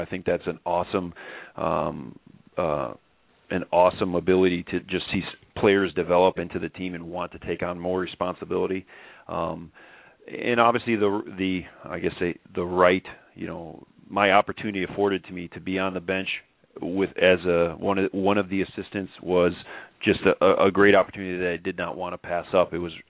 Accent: Chicago, Illinois, United States; We met each other when he was from Hawaii and I was from Chicago

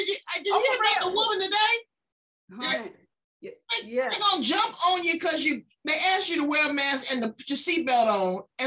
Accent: California, United States; Girl, now again, I am from California. I'm a city girl. I don't know nothing about these dark back roads.

